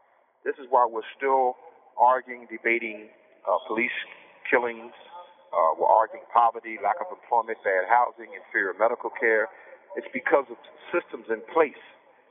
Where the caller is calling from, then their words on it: Pennsylvania, United States; I'm calling from Pennsylvania Granite Ford State Prison.